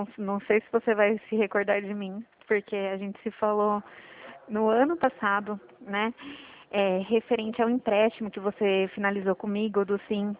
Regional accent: Itu, São Paulo, Brazil; Então, eu sou de Itu, de São Paulo.

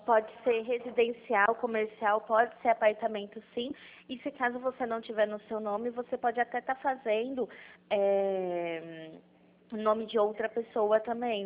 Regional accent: Pirassununga, São Paulo, Brazil; Não, eu sou de Pirassununga

